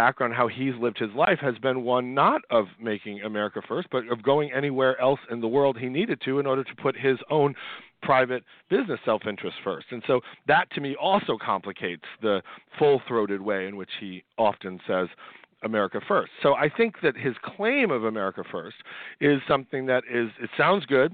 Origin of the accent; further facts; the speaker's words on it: United States; I'm an American historian. I have a PhD in American history